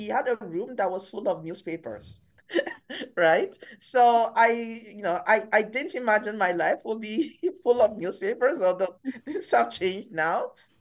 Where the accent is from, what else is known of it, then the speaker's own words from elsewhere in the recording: Nigeria; born there; I was born in Nigeria.